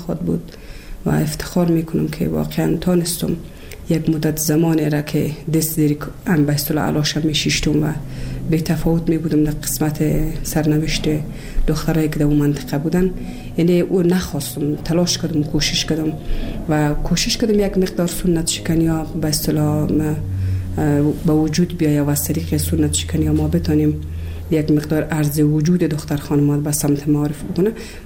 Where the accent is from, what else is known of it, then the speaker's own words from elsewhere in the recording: Kabul, Afghanistan; also born or lived in Shibar, Bamyan; از ولسوالی شیبر ولایت بامیان هستم. در سال 1356 در یک خانواده روشن فکر من در ولایت کابل به دنیا آمدم و تحصیلات خودم در کابل با پایان رسادم تا صنف 12 را